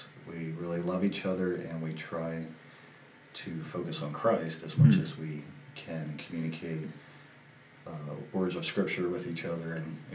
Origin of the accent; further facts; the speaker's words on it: Washington, District of Columbia, United States; So I was raised in Washington, D.C., youngest of six kids, and became a believer at the age of 16